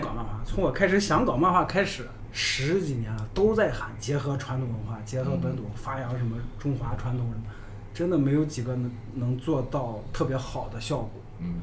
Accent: Shanxi, China; 你包括你知道我老因为是山西嘛

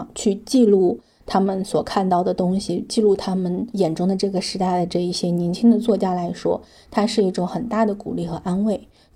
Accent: Shandong, China; 我回到了我的家乡，我看到是我童年很常看到的那种景象，是到了冬天一定会有大雾，是那种冬天光枯的稻田，北方农村才有的那种屋顶。

